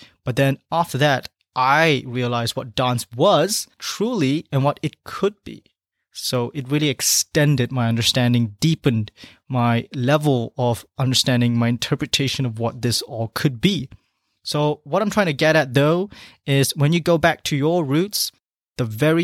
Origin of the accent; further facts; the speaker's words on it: Malaysia; back in my home country of Malaysia